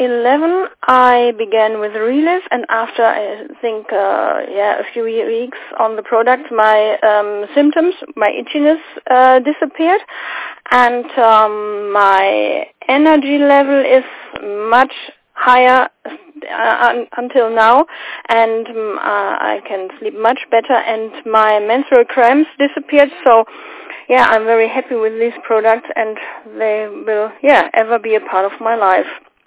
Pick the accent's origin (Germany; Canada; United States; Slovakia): Germany; I am 49 years old, married, mother of three daughters. And, yes, as you said, I'm from Germany.